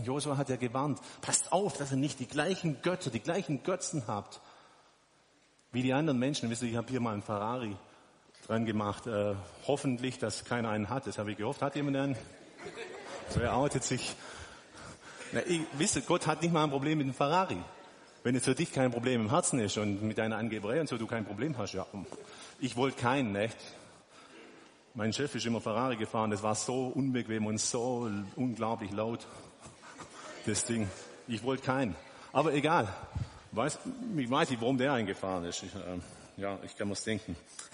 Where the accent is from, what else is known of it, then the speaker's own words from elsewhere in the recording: Germany; Wir lieben ja die Sicherheit, wir sind Deutsche, gell? Ich auch, also ich predige auch zu mir selber, gell?